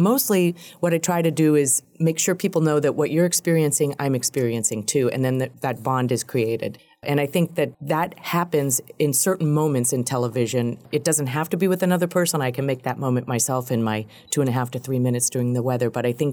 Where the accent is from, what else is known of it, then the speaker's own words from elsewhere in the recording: Erie, Pennsylvania, United States; I am from Erie, and Erie is a wonderful place also. I love my hometown.